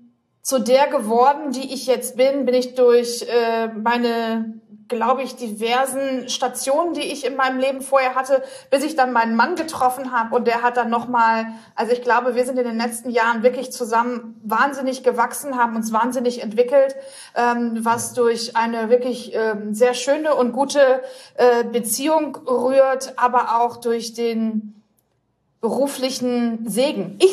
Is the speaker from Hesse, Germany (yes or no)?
no; Bochum, North Rhine-Westphalia, Germany; dass ich aus dem Ruhrgebiet komme und als Bochumer Mädchen aufgewachsen bin in einer sehr rauen Umgebung.